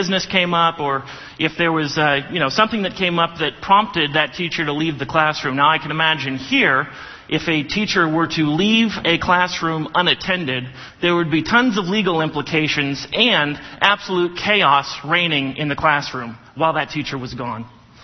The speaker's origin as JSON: {"language": "English", "country": "Germany", "tie": "born or raised there", "said": "I grew up in Germany, and I spent some time going to a German school where you had to speak German"}